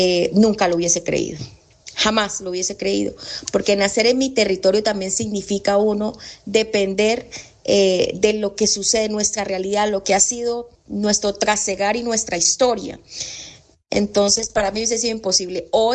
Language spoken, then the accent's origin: Spanish; Llanos, Colombia; cuando ustedes tengan la oportunidad de visitar mi tierra, mi departamento, donde están los mejores paisajes, los invito a comerse la mejor mamona al lado de un parrando llanero